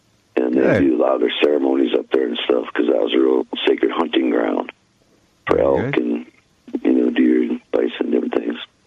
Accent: South Dakota, United States; also born or lived in Ozarks; I grew up in South Dakota.

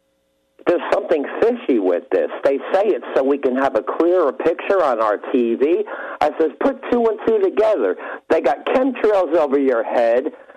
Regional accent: Northeast, United States; I grew up in the Northeast in a large city

